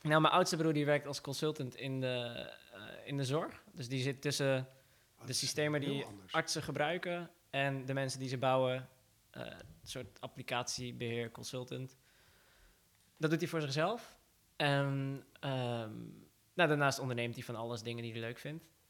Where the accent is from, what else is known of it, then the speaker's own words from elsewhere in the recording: Iraq; ik kom uit Irak, maar ik ben christelijk. Dus Mesopotamia, daar stammen wij af. Dus dan woon je in een islamitisch land, terwijl je zelf niet islamitisch bent.